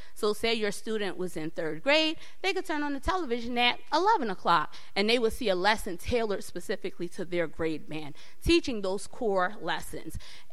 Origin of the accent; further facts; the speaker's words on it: Philadelphia, Pennsylvania, United States; Now, I didn't tell y'all I'm not from here, I'm from Philadelphia.